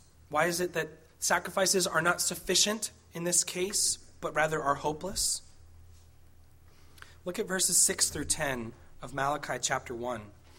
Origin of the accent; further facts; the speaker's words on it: Massachusetts, United States; growing up in Massachusetts, we were not close enough to the coast to have something like a marine layer.